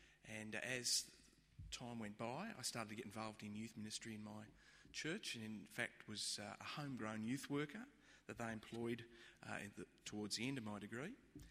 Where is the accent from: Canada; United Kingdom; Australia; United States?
Australia; Sydney, New South Wales; I grew up in Sydney, not unlike some